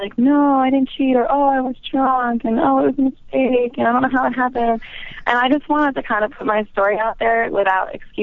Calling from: North Carolina, United States; I live about 20 minutes north of Charlotte.

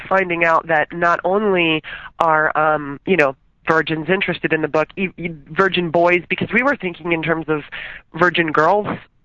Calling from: Santa Rosa, California, United States; also born or lived in Los Angeles; I'm calling from Santa Rosa, California.

